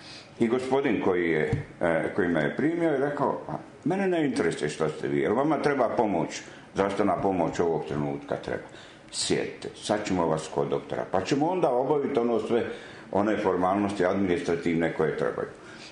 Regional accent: Croatia; znate, ja sam Hrvat.

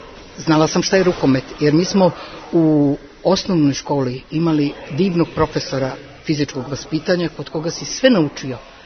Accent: Subotica, Vojvodina, Serbia; Imam sestru i 2 brata. Ja sam iz Subotice, mi smo imali kuću, tu je bilo puno dece.

